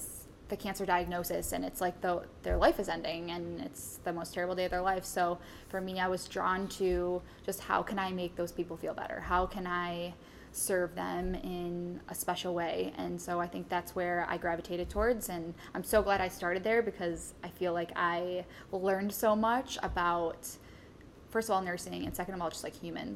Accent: Cleveland, Ohio, United States; Grew up, born and raised in Cleveland.

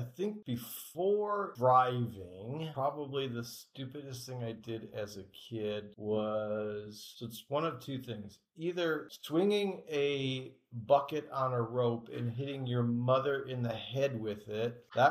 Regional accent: Grosse Pointe, Michigan, United States; I grew up in Grosse Pointe, Michigan.

